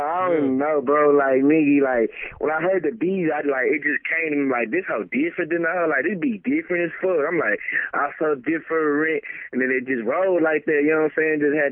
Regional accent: Dallas, Texas, United States; I'm from Dallas. They from Dallas. You know what I'm saying? That's how I got … too. Like, it's just some Dallas shit

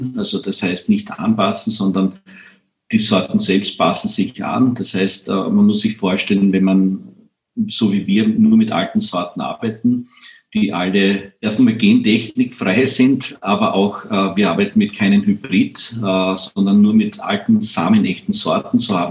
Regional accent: Frauenkirchen, Burgenland, Austria; Ich komme aus Frankenkirchen. Es liegt im Seewinkel im Osten Österreichs, ganz nahe an der ungarischen Grenze.

